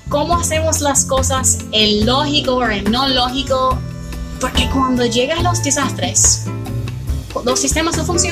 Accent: United States; Spanish is a second language; Y la gente no quería hablar conmigo, ¿sabes? Por ser norteamericana.

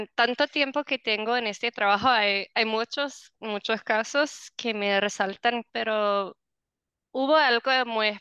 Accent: United States; also born or lived in Honduras / Dominican Republic / Ecuador; yo soy gringa.

